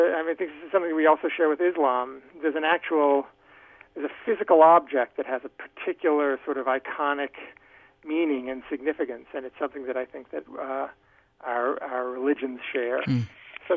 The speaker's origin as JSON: {"language": "English", "region": "Louisiana", "country": "United States", "said": "I had taught in a school for gifted children in Louisiana. I'm from Louisiana originally, and when I was in college in New York, I would go back to Louisiana"}